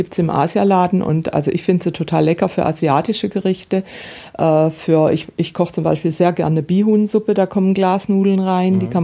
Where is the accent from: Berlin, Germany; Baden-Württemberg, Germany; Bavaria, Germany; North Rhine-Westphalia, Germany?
Baden-Württemberg, Germany; also ich komme ja aus dem Südbadischen